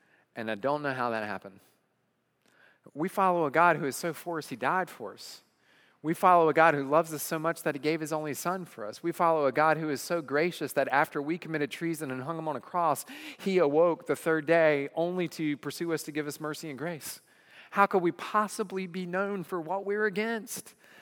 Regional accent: the South, United States; I'm a Southerner. I can say things like that.

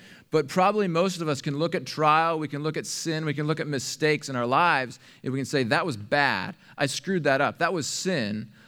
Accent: United States; I have sat before persecuted brothers and sisters and taught the book of Acts, and I feel weird as an American doing it.

